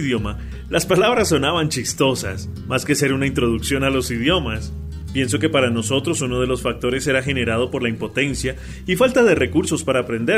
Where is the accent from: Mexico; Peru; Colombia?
Colombia; Bogotá; born there; nací en Bogotá, la capital de Colombia, el 29 de junio de 1981.